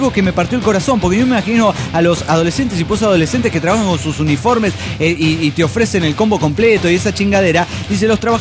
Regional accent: Puebla, Mexico; de Puebla

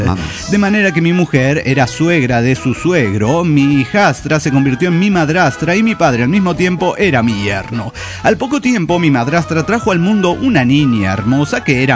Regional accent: Maracaibo, Zulia, Venezuela; now in Colombia; maracucho en Locombia.

